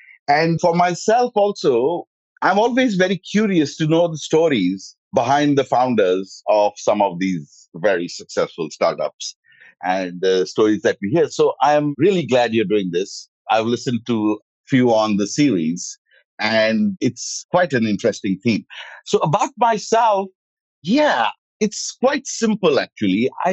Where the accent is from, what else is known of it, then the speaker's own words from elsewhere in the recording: India; moved away as an adult; So after I graduated and when I came to this country from India, the telecom revolution was very much in swing.